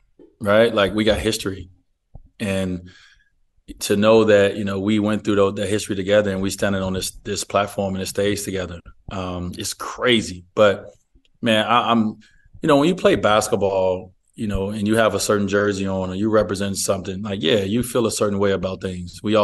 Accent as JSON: {"language": "English", "country": "United States", "said": "I'm a minority, by the way, as an American."}